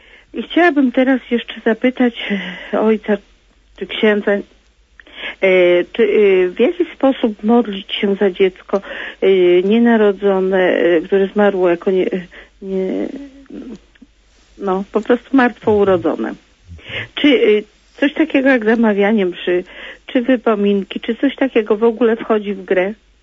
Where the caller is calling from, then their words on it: Silesian Voivodeship, Poland; dzwonię z Zagłębia.